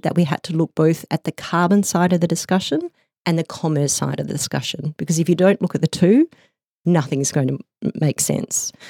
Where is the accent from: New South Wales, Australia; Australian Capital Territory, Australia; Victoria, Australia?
Australian Capital Territory, Australia; Canberra; So I, as my accent suggests, I'm from Australia. So I grew up in Canberra. In the Brindabillas, which is a beautiful bush city within Australia.